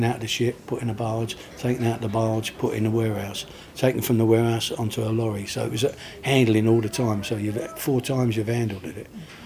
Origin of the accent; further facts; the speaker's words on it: Rotherhithe, London, United Kingdom; Where we grew up in Rotherhithe, we never...